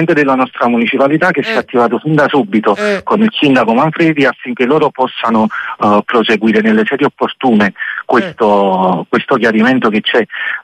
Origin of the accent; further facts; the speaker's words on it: Naples, Campania, Italy; Noi siamo di Scampia, di gradini ne abbiamo dovuti sempre superare due, uno perché siamo napoletani e due perché siamo napoletani di Scampia.